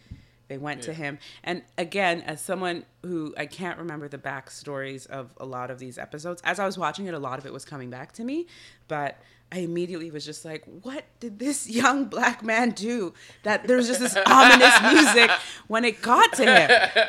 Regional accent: Canada; also born or lived in Nigeria; Because I was born in Nigeria, grew up for the most part in Canada.

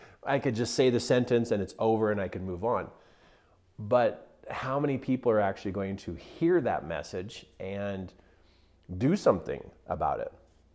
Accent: Wyoming, United States; Now, I grew up in Wyoming, and this is one of those way back out in the middle of nowhere kind of towns, and there's not much to do.

